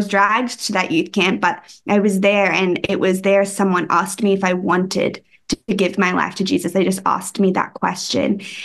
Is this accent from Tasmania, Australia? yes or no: no; Queensland, Australia; So I am from Australia. If you can't tell by my accent, some people can say that they don't hear it anymore, that don't really sound Australian, but I'm Australian. I grew up in Australia on the Sunshine Coast of Australia.